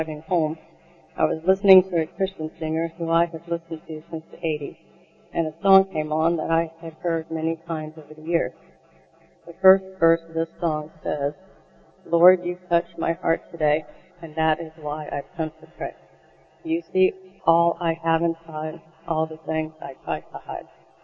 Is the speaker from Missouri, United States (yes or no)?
no; Florida, United States; I was born and raised in Florida. I grew up in a Baptist church and went to a private school there as well.